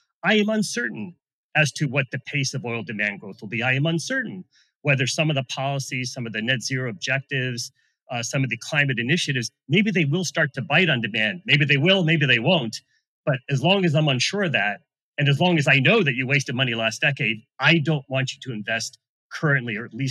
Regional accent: United States; and I apologize, I'm an American

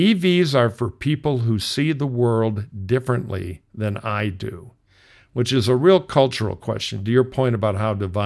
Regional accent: Detroit, Michigan, United States; now in California, United States; I'm from Detroit. I grew up around the car business.

